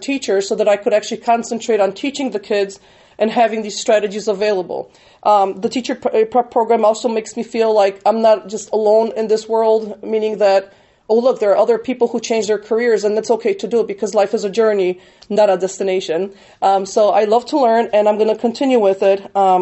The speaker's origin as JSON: {"language": "English", "country": "Poland", "second_language": "English", "moved": "yes", "said": "Originally, I'm from Poland, and you know, English is my second language"}